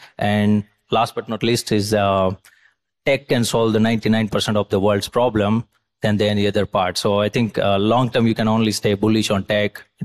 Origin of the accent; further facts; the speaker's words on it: India; As I come from India, we have like amazing food, right?